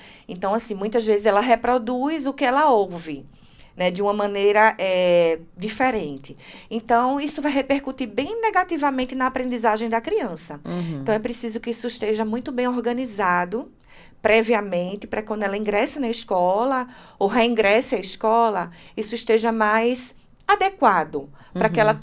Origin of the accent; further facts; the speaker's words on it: Brazil; no nosso entendimento enquanto brasileiros nós não pensávamos que a escola assumiria